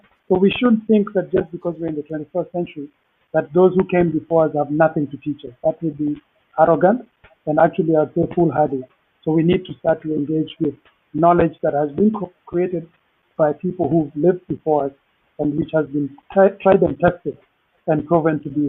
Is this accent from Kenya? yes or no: yes; Nairobi, Kenya; and I'm from Nairobi, Kenya, which is on the east side.